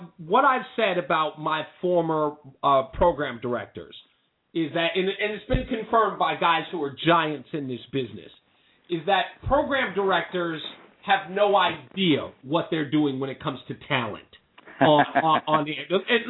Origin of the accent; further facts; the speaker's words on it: Queens, New York, United States; I'm from Hollis, Queens. I'm